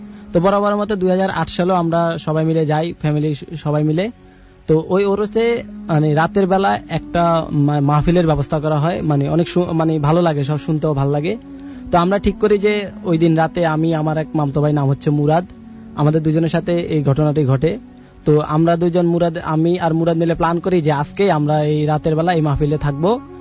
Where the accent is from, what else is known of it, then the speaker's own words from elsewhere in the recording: Dhaka, Dhaka Division, Bangladesh; আমি যাত্রাবাড়ি থেকে আসছি।